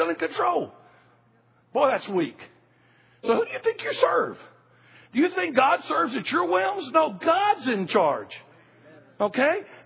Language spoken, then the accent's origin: English; Georgia, United States; I said, well, I come from the United States in a place called Georgia.